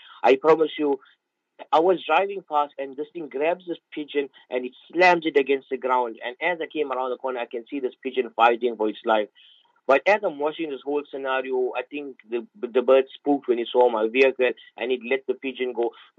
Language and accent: English; Isipingo Beach, KwaZulu-Natal, South Africa; they're asking me, where are you from? And I said, I'm from Isipingo Beach.